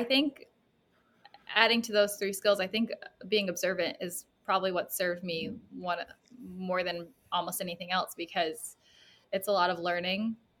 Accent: Cape Cod, Massachusetts, United States; I'm from Cape Cod, Massachusetts, which is pretty gentrified

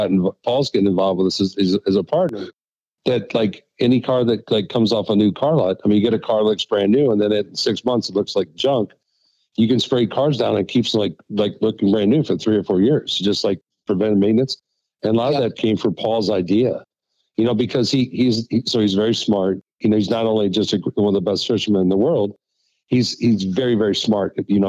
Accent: Midwest, United States; But I'm not from the East. I'm, you know, from being the Midwest boy.

